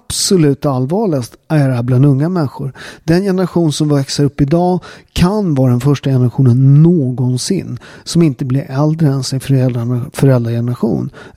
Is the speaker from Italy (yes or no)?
yes; Southern Italy, Italy; Swedish is a second language; i södra Italien där jag kommer ifrån